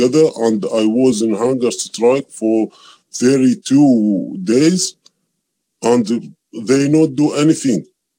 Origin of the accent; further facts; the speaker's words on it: Iraq; now in Australia; And so then after that, I came from Iraq.